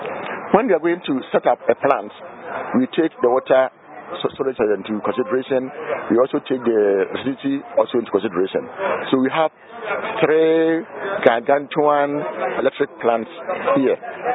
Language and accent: English; Ghana; For me, I grew up in Ghana.